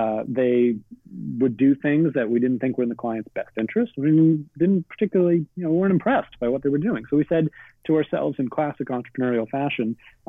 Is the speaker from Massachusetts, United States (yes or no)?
yes; Boston, Massachusetts, United States; As I said, I grew up in Boston.